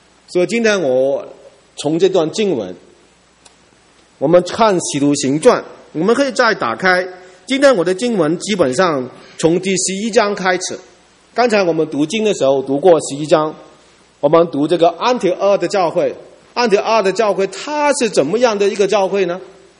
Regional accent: Hong Kong; Chinese is a second language; now in Toronto, Canada; 我的普通话是在这几年才学的，基本上我是香港人，我的英语也 OK 呢

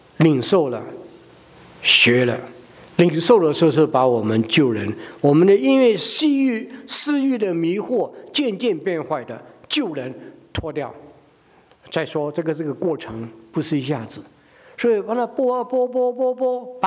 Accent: Guangdong, China; 我们广东人呢，就造跟做是一样的，所以我们常会没有分别

